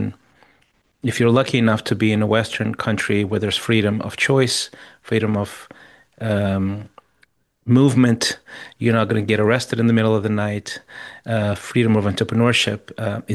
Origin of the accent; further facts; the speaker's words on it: Mozambique; So I grew up in Africa, Southeast Africa.